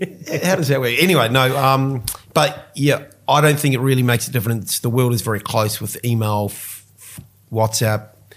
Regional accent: New Zealand; moved away as an adult; I'm a New Zealander.

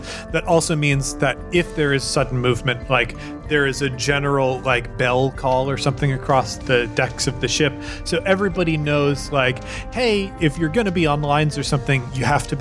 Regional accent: Colorado, United States; Hey, I'm from Colorado. I don't know if that is a big thing for lesbians elsewhere in the country, but I can tell you, Colorado lesbians love their carabiners.

